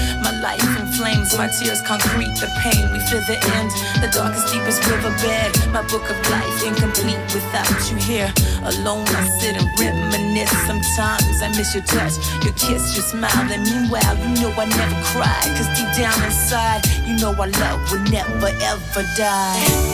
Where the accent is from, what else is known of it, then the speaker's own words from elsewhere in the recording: Castile and León, Spain; Yo, a ver, soy de Castilla y León y si quieres ser como nosotros, lo que tienen que hacer es un café torero.